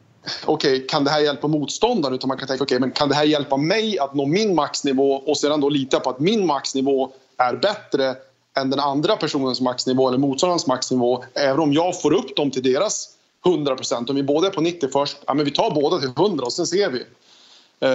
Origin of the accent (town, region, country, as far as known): Stockholm, Stockholm County, Sweden